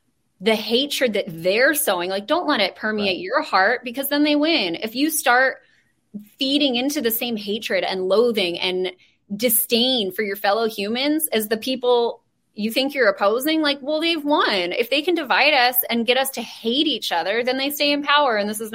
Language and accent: English; California, United States; I'm from California. I'm in Los Angeles. My family's here.